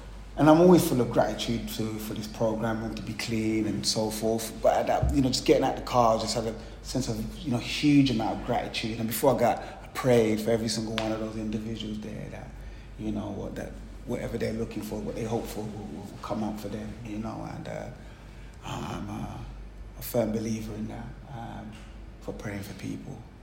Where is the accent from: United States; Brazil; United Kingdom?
United Kingdom; Hackney, London; Where I grew up in East London, Hackney, Clapton, and my world was very small, very, very small. I lived, it was in this estate, Rents Park.